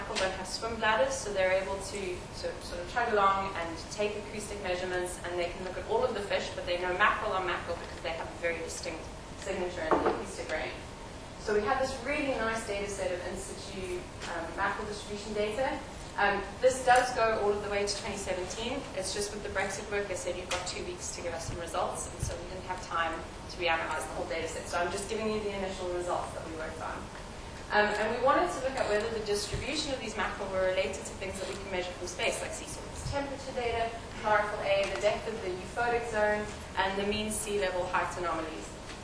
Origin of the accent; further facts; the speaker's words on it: South Africa; and I'm from South Africa